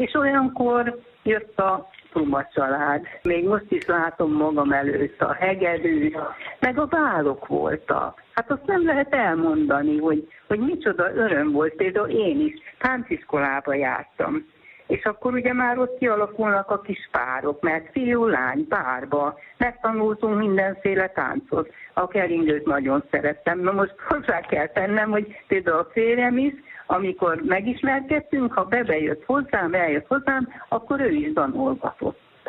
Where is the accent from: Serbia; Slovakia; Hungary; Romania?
Romania; Transylvania; Mi Erdélyből származunk